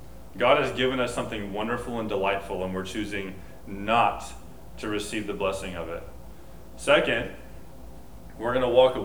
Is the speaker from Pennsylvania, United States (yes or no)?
no; Houston, Texas, United States; People who aren't from near the Gulf Coast, like I grew up in Houston, they don't have a lot of experiences typically with boiled crawfish.